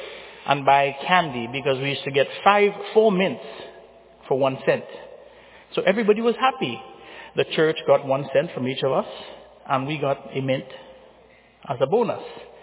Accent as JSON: {"language": "English", "country": "Trinidad & Tobago", "tie": "born or raised there", "said": "I am from Trinidad in the West Indies, and I used to go to Sunday school in the early 60s."}